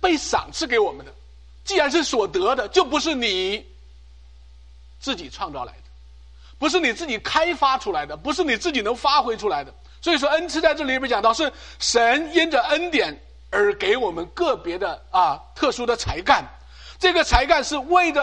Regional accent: China; 你就知道咱们大陆人，咱们华人的数学多强

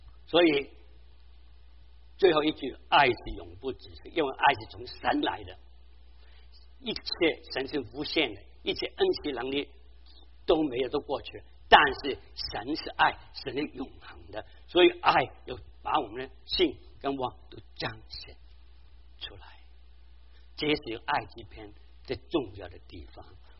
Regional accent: China; 我们中国人叫大义灭嗔灭亲，对不对？

